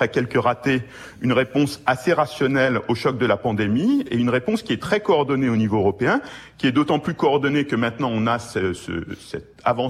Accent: France; je parle au nom de mes collègues américains, pas seulement en mon nom propre en tant que Français ici

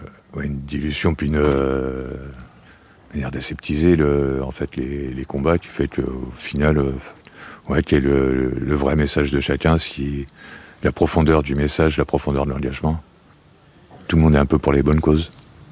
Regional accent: Pays de la Loire, France; Concrètement, moi, je viens des Pays de la Loire, où il y a eu de grosses coupes financières dans la culture.

